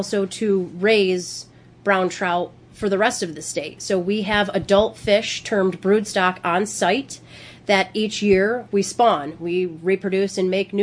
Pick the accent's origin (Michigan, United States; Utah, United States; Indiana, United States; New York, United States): New York, United States; Rochester; I'm from Rochester, New York, so about 4 hours northwest of here. And we do have a fish hatchery up in Rochester, too, the Caledonia Fish Hatchery, so as a youngster visiting that facility many times.